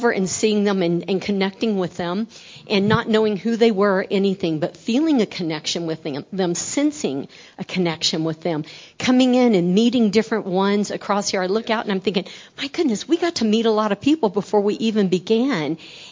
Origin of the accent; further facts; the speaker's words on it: Texas, United States; born there; now in Casper, United States; So as we join together as a family, even though we're from Casper, Wyoming, I'm a Texan by birth.